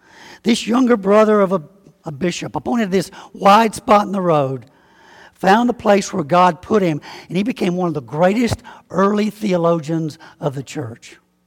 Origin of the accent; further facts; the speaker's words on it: Alabama, United States; now in Peoria, United States; Because everybody says, you're not from around here originally, are you? They just hear me talk a little bit, and they know that. Well, yeah, I'm from Alabama.